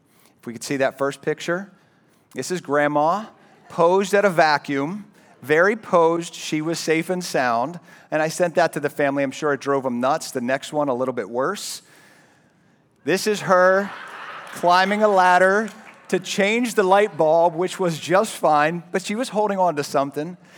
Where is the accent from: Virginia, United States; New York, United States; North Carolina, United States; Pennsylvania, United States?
Pennsylvania, United States; I'm from Western PA. You can boo if you want to, but let it go.